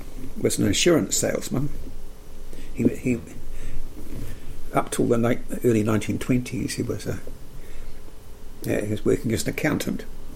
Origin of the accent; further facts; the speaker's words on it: Wellington, New Zealand; born there; I was born in Wellington in December 1938